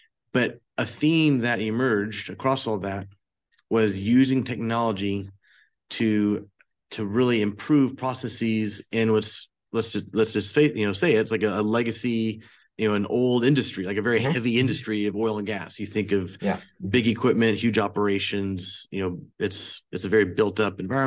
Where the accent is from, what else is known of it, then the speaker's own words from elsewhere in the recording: Oklahoma, United States; But my background, I'm from Oklahoma originally. I've been all over, but always called Oklahoma home.